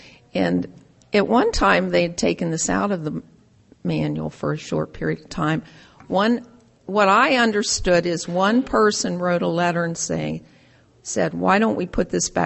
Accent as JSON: {"language": "English", "country": "Ireland", "said": "because I'm an Irish woman"}